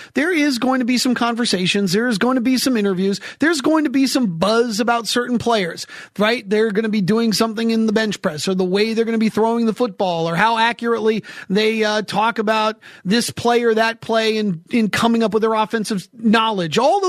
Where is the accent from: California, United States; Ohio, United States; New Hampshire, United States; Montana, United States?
New Hampshire, United States; Like, I grew up in New Hampshire, and New Hampshire you can get from like point A to like across the state in like an hour and a half.